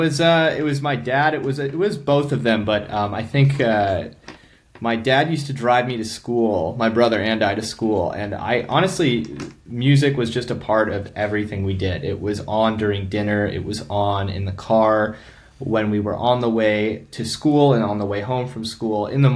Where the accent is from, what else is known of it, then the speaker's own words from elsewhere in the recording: Michigan, United States; because I'm from Michigan and like, I don't know, that just kind of sounds funny.